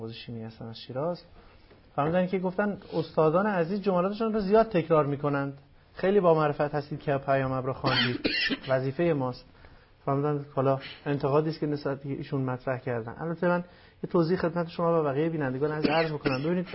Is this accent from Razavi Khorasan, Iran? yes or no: no; Hamadan, Iran; از همدانم.